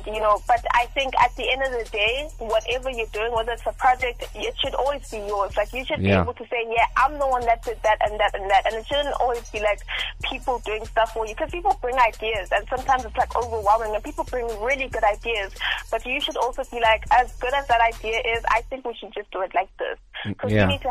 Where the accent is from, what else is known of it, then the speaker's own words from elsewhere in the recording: South Africa; I go, I come from South Africa